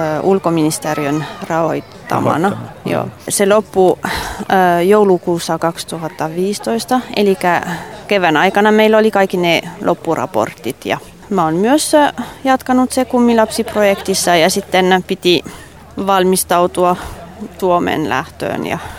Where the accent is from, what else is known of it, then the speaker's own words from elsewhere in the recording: France; Finnish is a second language; now in Addis Ababa, Ethiopia; kun mä oon ranskalainen, eli ruoka on hyvin tärkeä